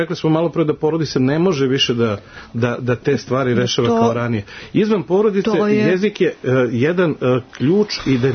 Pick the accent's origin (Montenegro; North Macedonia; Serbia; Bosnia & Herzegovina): Serbia; now in Vienna, Austria; Ali mi kao Srbi u Beču pokušavamo